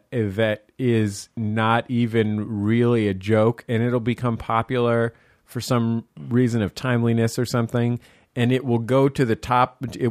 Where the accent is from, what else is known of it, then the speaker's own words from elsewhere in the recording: San Francisco, California, United States; Yesterday, I watched the 49ers game, San Francisco 49ers football game, and I'm from San Francisco. I'm a fan of the San Francisco 49ers.